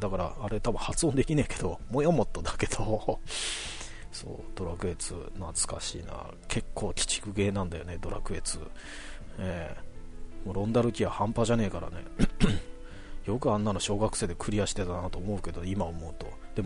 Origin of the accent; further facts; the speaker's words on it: Kanagawa, Japan; 関東、まあ自分神奈川ですけど、